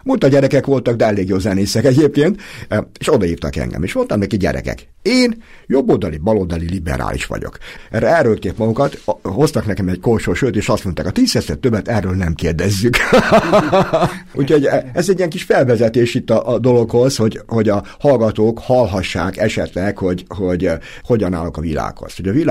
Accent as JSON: {"language": "Hungarian", "town": "Subotica", "region": "Vojvodina", "country": "Serbia", "said": "Az igazság, hogy szabadkai vagyok, és gimista koromban már megjelentek novellácskáim"}